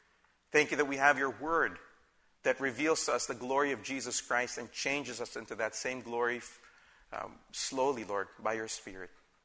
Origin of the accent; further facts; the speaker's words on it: Philippines; because I'm a Filipino citizen and our three kids, because they have dual citizenship, they'll allow us to enter the country